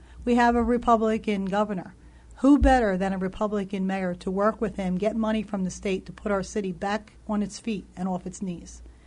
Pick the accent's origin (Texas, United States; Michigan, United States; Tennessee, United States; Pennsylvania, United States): Pennsylvania, United States; Philadelphia; I grew up in Philadelphia. I've been here all my life. I raised three children here.